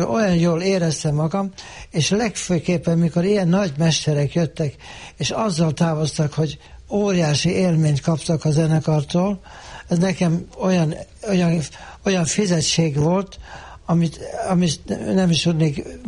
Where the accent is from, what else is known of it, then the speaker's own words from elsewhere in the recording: Tokaj, Borsod-Abaúj-Zemplén, Hungary; Muzsikus családból születtem. Tokajban édesapám igazgató tanító volt. Nagyon jó muzsikus. Édesanyám olasz származása volt, és nagyon jó zongorázott.